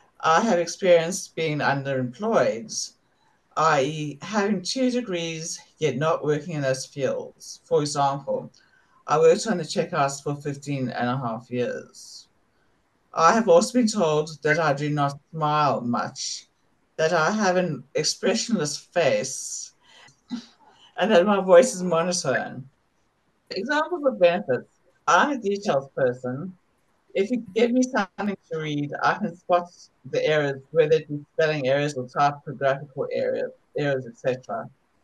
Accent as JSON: {"language": "English", "country": "South Africa", "moved": "yes", "lives_now": "Perth, Australia", "said": "I'm a South African Australian. So I immigrated to Perth in 1997 with my parents and my sisters."}